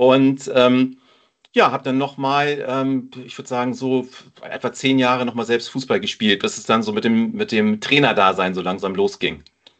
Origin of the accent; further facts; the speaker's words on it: United States; ich bin ja in den USA geboren und auch aufgewachsen, ging es 1984 wieder nach New Jersey, in die 4. Klasse.